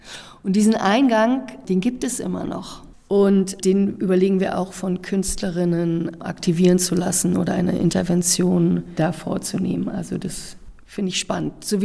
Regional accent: Berlin, Germany; Ja, ich bin gebürtige Berlinerin. Also ich erinnere mich noch an Gropiusbaubesuche als Kind.

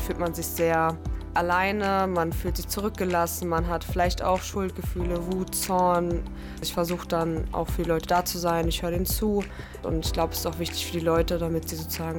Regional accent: Berlin, Germany; Ich bin 21 Jahre alt. Ich komme aus Berlin

